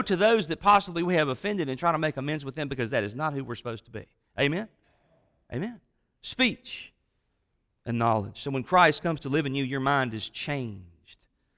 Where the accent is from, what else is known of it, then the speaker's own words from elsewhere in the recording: Mississippi, United States; but I come from the Mississippi Delta, and I understand that sometimes these old habits die hard